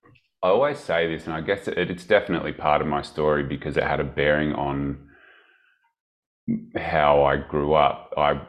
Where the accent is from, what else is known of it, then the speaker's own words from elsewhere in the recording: Victoria, Australia; also born or lived in Perth; So I grew up just outside of Melbourne in Victoria.